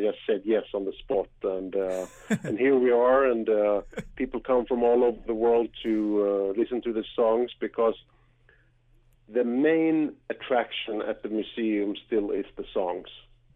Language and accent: English; Sweden; growing up in Sweden in the 1970s, you couldn't avoid ABBA.